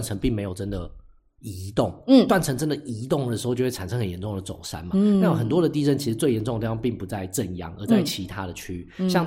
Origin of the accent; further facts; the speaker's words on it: Taiwan; 我觉得还是有，身为台湾人一定需要的